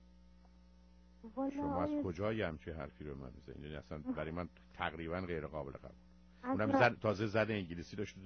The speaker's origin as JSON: {"language": "Persian", "country": "Iran", "tie": "born or raised there", "said": "ایرانی است که در ایران متولد شدم و زندگی کردم و بزرگ شدم."}